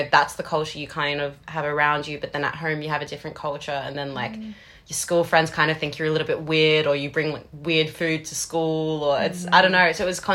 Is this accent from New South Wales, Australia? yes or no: yes; Tweed Heads, New South Wales, Australia; also born or lived in Sydney; born in Australia, but my parents had migrated to Iran in the 80s. And yeah, I was born in Sydney, super, super beautiful place to grow up. And then at about 7 years old, I moved to this tiny, teeny little surf town called Tweedheads.